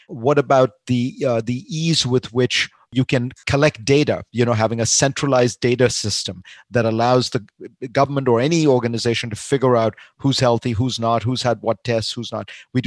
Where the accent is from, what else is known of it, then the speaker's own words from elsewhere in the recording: India; maybe it's because I grew up in India